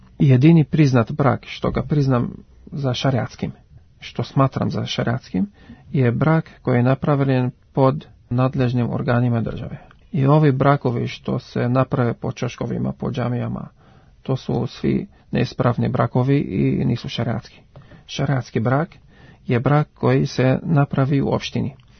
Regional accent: Lebanon; Serbian is a second language

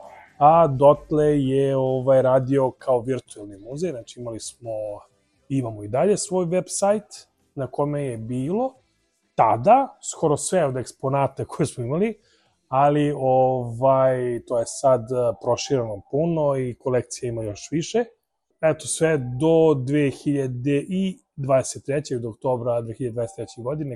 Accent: Serbia; Ne samo mislim mi kao Srbi, nego bukvalno cijela stara Jugoslavija je mislim, prošla sve i svašta.

